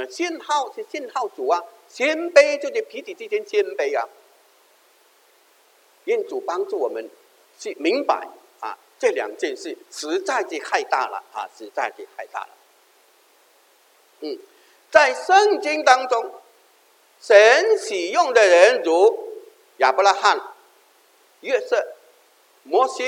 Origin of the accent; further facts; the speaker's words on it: Hainan, China; 原来呢她是海南人，和我的家乡呢，隔离大概是40到50公里，而且她讲的一口纯正的海南话，我听他讲起来，那真是好像在乡下一下一样啊。